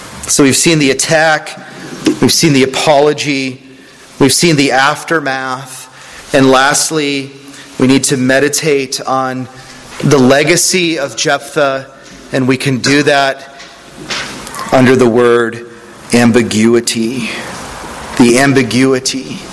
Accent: Pennsylvania, United States; I'm from Western Pennsylvania, and I grew up speaking a certain way, and when I got out of Western Pennsylvania, people still knew I was from Western Pennsylvania.

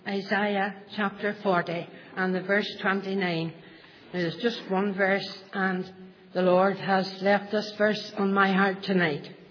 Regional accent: Bellaghy, Northern Ireland, United Kingdom; born there; I was born in Ballaghy on the 10th of November, 46. I was the youngest of a family of 10. There was 8 of us girls and 2 boys. I wasn't brought up in a Christian home, but I was sent along to Sunday school and church in Ballyscullion Church in Ballaghy.

